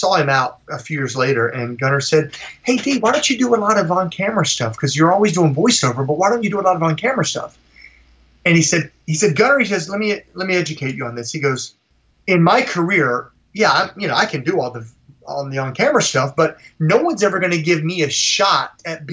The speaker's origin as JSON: {"language": "English", "region": "West Virginia", "country": "United States", "tie": "born or raised there", "said": "I mean, listen, when I grew up in West Virginia, I had, and there, it could be there."}